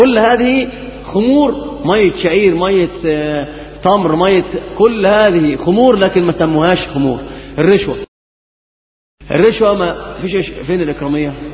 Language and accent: Arabic; Egypt; اللي عندنا في مصر بيقولوا البيع المحروق،